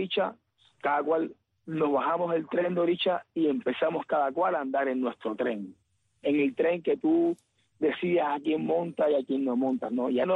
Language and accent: Spanish; Cuba; yo llegué pensando como buen cubano